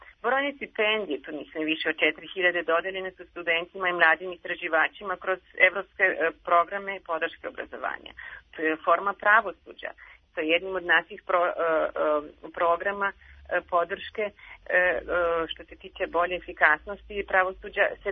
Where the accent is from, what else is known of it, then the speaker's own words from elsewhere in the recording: Slovenia; Serbian is a second language; A za mene koja dolazim iz Zelene Slovenije